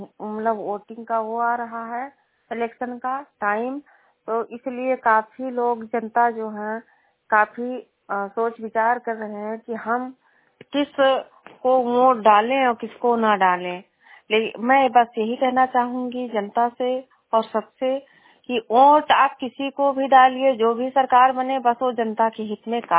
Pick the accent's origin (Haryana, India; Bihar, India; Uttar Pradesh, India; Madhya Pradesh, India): Uttar Pradesh, India; Bahraich mobile वाणी से। मैं विकासखंड विशेश्वरगंज से हूँ।